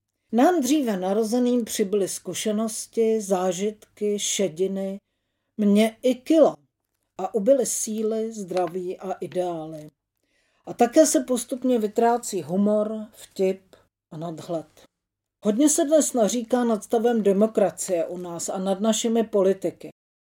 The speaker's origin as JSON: {"language": "Czech", "region": "Prague", "country": "Czechia", "tie": "born or raised there", "said": "Jako rodilá Pražačka, pracující pár kroků od Václavského náměstí"}